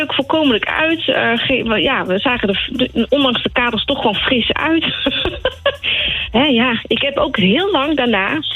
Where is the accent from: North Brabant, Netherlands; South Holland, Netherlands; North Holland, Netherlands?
North Brabant, Netherlands; We studeerden in Amsterdam, maar ik ben een Brabantse. En mijn moeder die woont lekker op het platteland bij Breda.